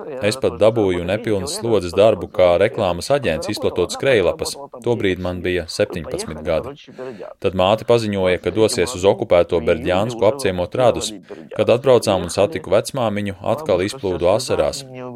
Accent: Ukraine; Es saku, nē, es esmu Ukrainis.

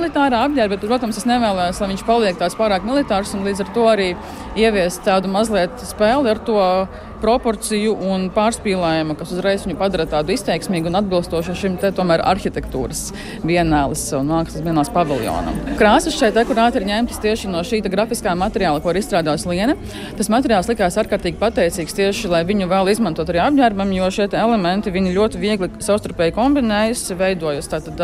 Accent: Kārsava, Latgale, Latvia; es pati nāku oriģināli no Kārsavas, kas ir pati pie robežu.

